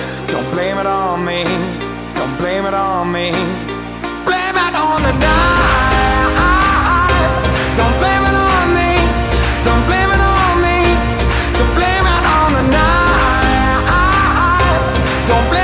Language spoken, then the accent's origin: Serbian; Niš, Southern and Eastern Serbia, Serbia; recimo kod nas u Nišu se zna